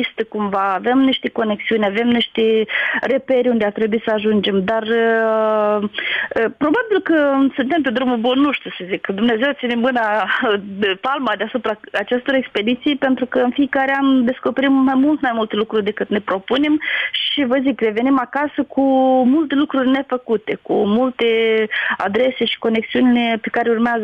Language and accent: Romanian; Glodeni, Glodeni District, Moldova